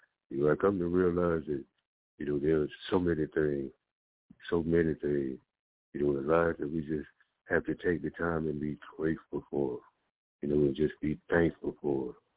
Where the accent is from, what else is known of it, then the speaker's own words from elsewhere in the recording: Florida, United States; You know, I was one of those guys, you know, I was growing up in Florida, you know, I was doing a little bit of everything that I was big enough to do.